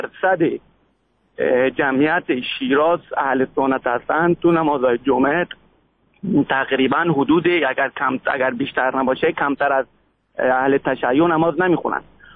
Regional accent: Iran; ما خودمون ایرانی هستیم، دو در مثال رو داریم.

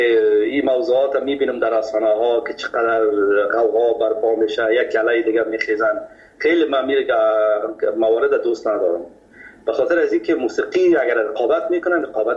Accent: Kabul, Afghanistan; ما از مردم خود کابل هستیم، از شهر کونه کابل.

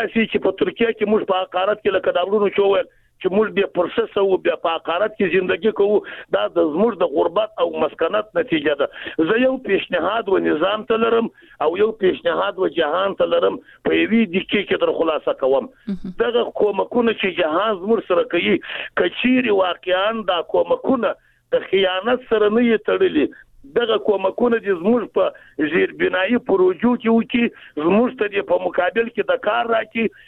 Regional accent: Jowzjan, Afghanistan; زه د بغلان نه یم، جوزجان نه یم

